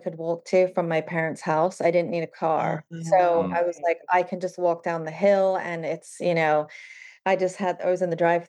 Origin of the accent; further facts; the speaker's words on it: England, United Kingdom; I grew up in England and it wasn't really something to perceive or aspire to be, or at least where I'm from